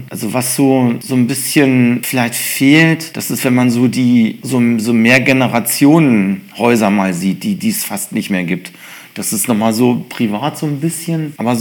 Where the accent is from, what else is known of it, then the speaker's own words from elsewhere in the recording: Holtensen, Lower Saxony, Germany; Ja, Holtensen ist meine Heimat eigentlich. Da ich bin seit, ja, geborener Holtenser im Grunde. Und das ist eigentlich meine Heimat.